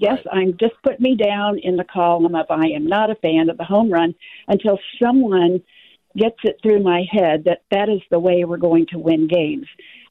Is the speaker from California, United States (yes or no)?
no; St. Louis, Missouri, United States; growing up in St. Louis, watching the St. Louis Cardinals